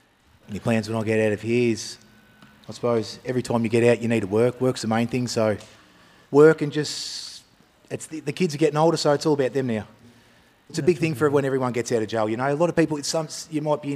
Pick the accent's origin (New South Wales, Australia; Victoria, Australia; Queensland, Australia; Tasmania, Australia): Victoria, Australia; Ballarat; From up Warrnambool way, but I'm born and raised in Ballarat.